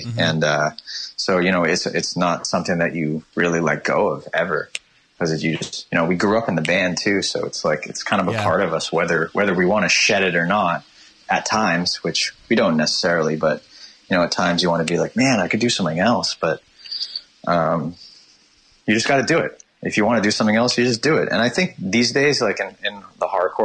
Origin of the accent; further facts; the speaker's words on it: Toronto, Ontario, Canada; also born or lived in England; Yeah, I grew up in the east end of Toronto, like a little like around Victoria Park. So it was kind of Scarborough-ish.